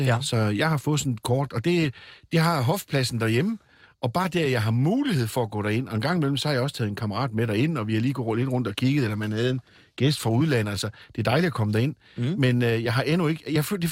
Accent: North Denmark Region, Denmark; Jeg savner meget vælgerforeningerne hjemme i Nordjylland.

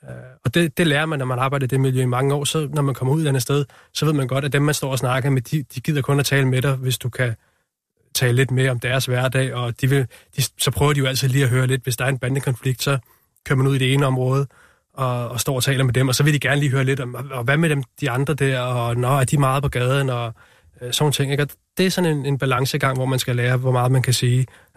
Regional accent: Capital Region of Denmark, Denmark; jeg er jo født og opvokset ude på Vestegnen, og der er jo også nogle rødder

